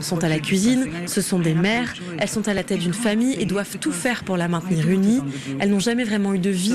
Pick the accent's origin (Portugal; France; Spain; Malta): Malta; celle avec laquelle nous avons grandi à Malte